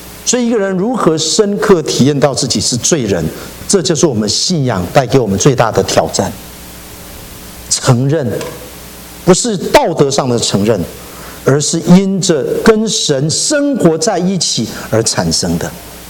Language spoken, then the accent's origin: Chinese; Taiwan; 我从台湾来